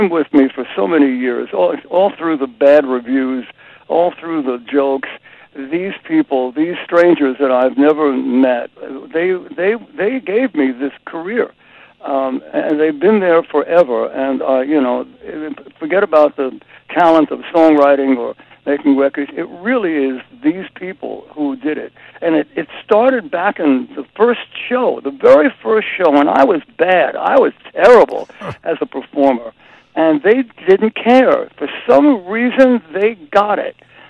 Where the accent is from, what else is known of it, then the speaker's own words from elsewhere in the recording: New York, United States; You know, I've got soot in my blood. I don't know. I'm a New Yorker.